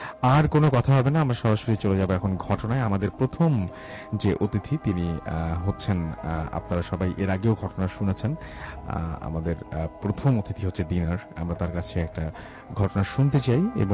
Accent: Bangladesh; আমরা সমস্ত বাংলাদেশি আজকে খুশি জোয়ারে ভাসছে। কারণ বাংলাদেশের আপনারা সবাই জানেন যে কালকে ইন্ডিয়ার এগেইনস্টে একটা অদ্ভুত সুন্দর একটা, মানে সেই ধরনের একটা বিজয় আমরা লাভ করেছি

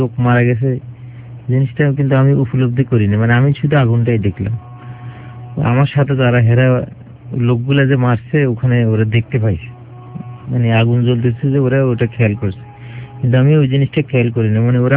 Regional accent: Bangladesh; তো এখানে আমরা বাংলাদেশি দুজন ছিলাম মুসলমান

